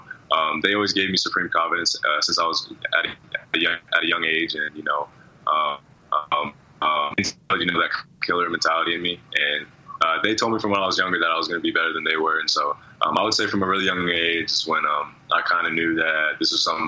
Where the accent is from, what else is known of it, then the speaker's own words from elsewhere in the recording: Chandler, Arizona, United States; now in Milwaukee, United States; even now when people say, where are you from? I'm like, Chandler, Arizona. They'll say, okay, what's a kid from Arizona doing in Milwaukee, Wisconsin?